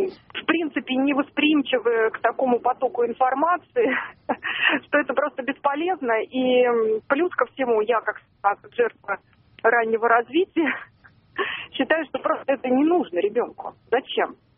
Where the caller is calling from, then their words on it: Moscow, Russia; я из Москвы звоню.